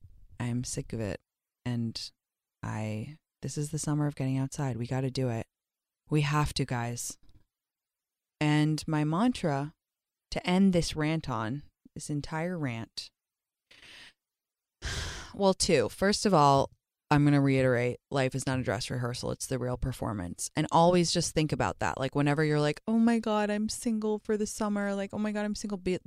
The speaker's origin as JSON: {"language": "English", "town": "Cleveland", "region": "Ohio", "country": "United States", "tie": "born or raised there", "said": "I grew up in Cleveland."}